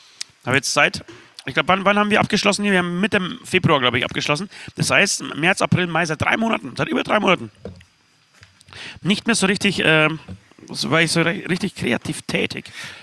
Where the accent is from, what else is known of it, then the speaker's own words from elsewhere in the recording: Poland; now in Germany; Darf ich als Pole sagen, dass ich stolz auf unser Land, auf unser Deutschland bin?